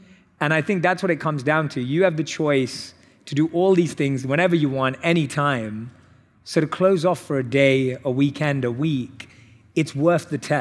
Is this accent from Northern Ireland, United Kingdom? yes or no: no; London, United Kingdom; As a Londoner, I'm used to taking the underground